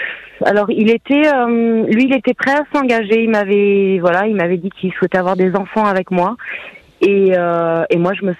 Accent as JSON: {"language": "French", "region": "Hauts-de-France", "country": "France", "said": "moi j'étais de l'Oise"}